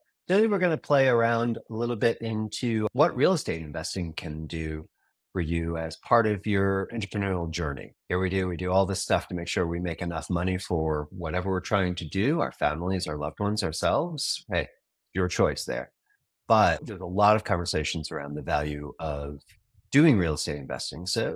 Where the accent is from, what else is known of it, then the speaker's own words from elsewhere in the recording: New York, United States; born there; I may have been born in New York, but I'm a Gamecock by grace of God. So even though my accent disappeared a long time ago